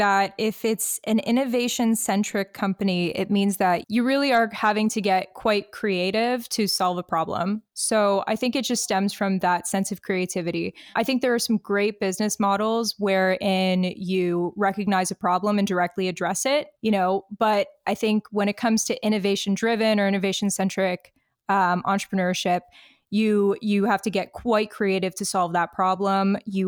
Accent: Detroit, Michigan, United States; now in Canada; Yeah, absolutely. I'm proud of it. I am from Detroit, Michigan.

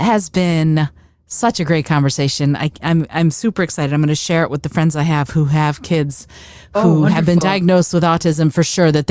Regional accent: Michigan, United States; The Midwest is a language all its own, for sure. I grew up in Michigan.

